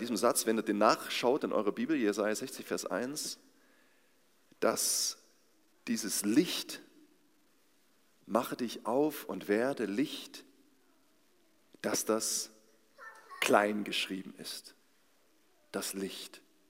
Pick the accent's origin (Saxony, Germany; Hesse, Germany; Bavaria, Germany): Saxony, Germany; Aue; Mein Dorf, wo ich herkomme, heißt Alberoda. Kennt kein Mensch. Ist ein kleiner Stadtteil inzwischen von Aue.